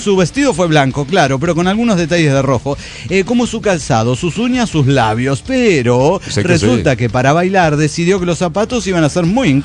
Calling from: Mendoza, Argentina; de Mendoza, Argentina.

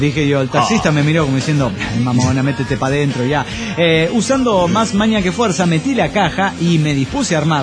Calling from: Monterrey, Nuevo León, Mexico; de Monterrey, Nuevo León.

